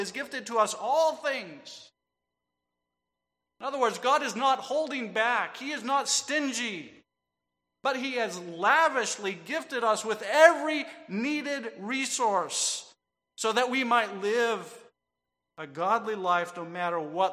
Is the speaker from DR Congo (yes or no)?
yes; DR Congo; born or raised there